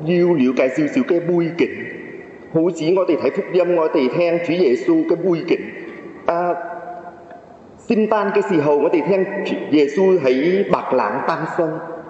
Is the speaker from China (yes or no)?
no; Vietnam; 然后在越南我们领经章之后，小朋友继续在主日学读读书